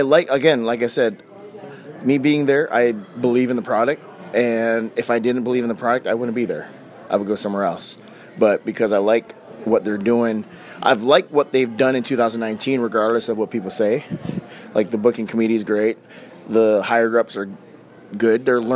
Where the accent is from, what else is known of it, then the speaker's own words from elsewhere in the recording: Hawaii, United States; thank goodness I'm from Hawaii because I ride that wave.